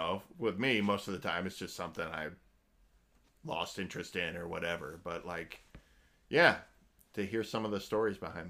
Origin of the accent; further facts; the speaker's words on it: Illinois, United States; These are three people in my home state of Illinois.